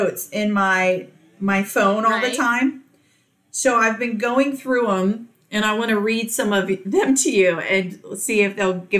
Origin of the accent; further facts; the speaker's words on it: Virginia Beach, Virginia, United States; Like, growing up in Virginia Beach, we didn't know that.